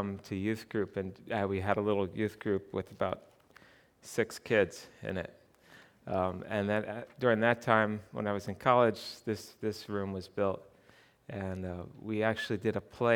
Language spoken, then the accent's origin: English; Huntington, New York, United States; also born or lived in Smithtown; I grew up in Huntington, but then when my father died in 1981, our family the next summer moved out here to Smithtown to my father's home